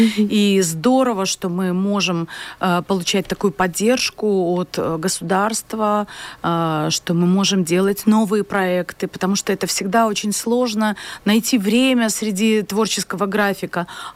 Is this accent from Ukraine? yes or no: no; Belarus; я здесь живу всю свою сознательную жизнь. Уже действительно я могу говорить о том, что я белоруска русского происхождения.